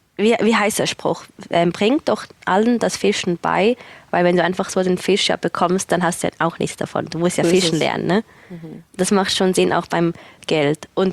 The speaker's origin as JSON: {"language": "German", "country": "Switzerland", "said": "Das gibt es bei uns in der Schweiz nicht."}